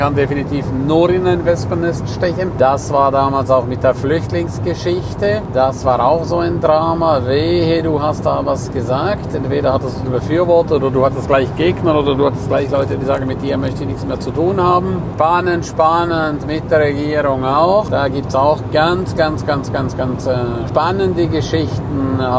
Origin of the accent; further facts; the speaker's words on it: Switzerland; erstens mal kann ich nicht nach Berlin, weil ich bin Schweizer und kein Deutscher